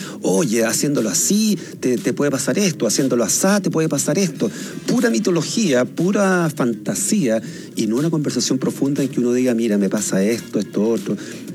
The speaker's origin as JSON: {"language": "Spanish", "country": "Chile", "said": "Somos todos chilenos."}